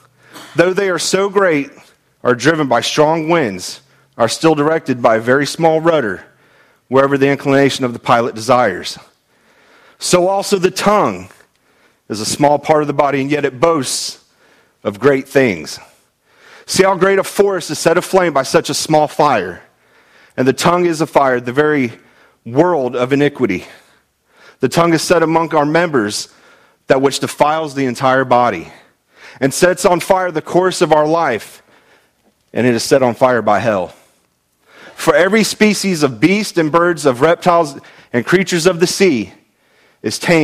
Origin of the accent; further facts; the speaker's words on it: Florida, United States; You know, I grew up in Florida, bridges everywhere.